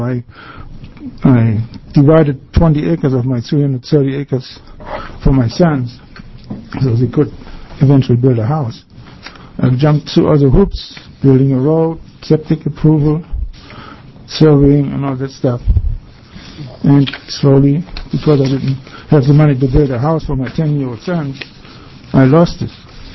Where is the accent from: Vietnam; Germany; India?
Germany; I come from East Germany